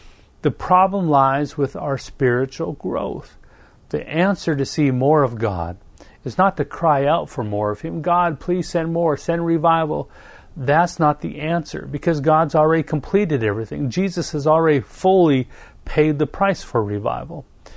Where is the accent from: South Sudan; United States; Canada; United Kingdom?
Canada; being a Canadian mountain boy